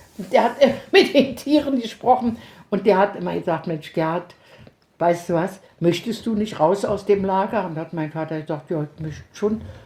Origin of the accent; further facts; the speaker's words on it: Berlin, Germany; Kaiserdamm bei uns in Charlottenburg.